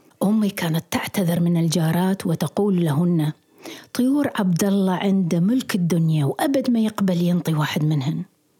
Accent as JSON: {"language": "Arabic", "town": "Hilla", "region": "Babylon Governorate", "country": "Iraq", "tie": "born or raised there", "also_born_or_lived": "Baghdad", "said": "أنا ولدت في مدينة الحلة وعشت فيها إلى سنة 1952، وبعدها انتقلنا إلى بغداد."}